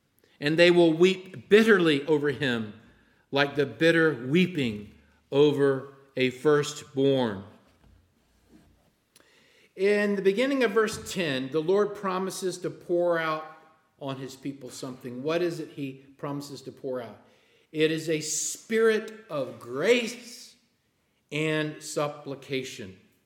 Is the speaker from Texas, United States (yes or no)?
yes; Texas, United States; When I was a boy growing up in East Texas, we lived near some railroad tracks.